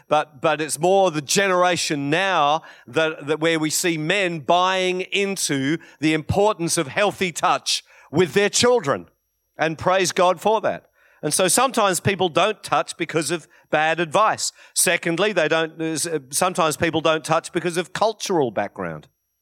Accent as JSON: {"language": "English", "country": "United Kingdom", "tie": "born there", "said": "I was born in Britain."}